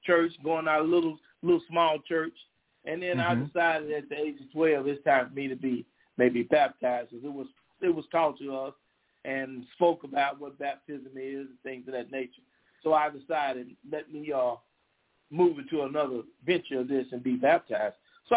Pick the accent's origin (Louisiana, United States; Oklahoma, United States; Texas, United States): Texas, United States; Dallas; I was born here and I was raised in Dallas, Texas, you know. Lived with my grandmother and my mother off and on